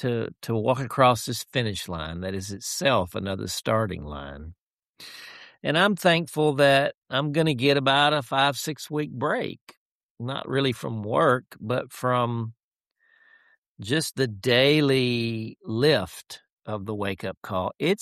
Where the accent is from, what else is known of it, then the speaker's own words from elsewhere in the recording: Dumas, United States; I have a funeral this afternoon in my hometown, getting to preside over the funeral, the celebration of life for an old family friend, Jan Farmer